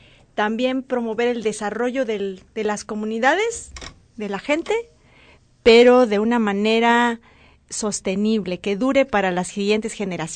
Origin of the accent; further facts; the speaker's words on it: Yajalón, Chiapas, Mexico; now in Tuxtla Gutiérrez, Mexico; yo soy de Yajalón, una tierra cafetalera aquí en Chiapas.